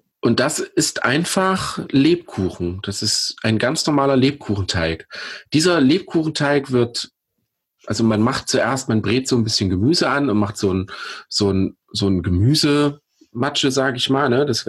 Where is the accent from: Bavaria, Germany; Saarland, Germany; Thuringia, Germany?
Thuringia, Germany; Pößneck; wenn wir als Familie zusammengefeiert haben in meiner Heimatstadt Pößneck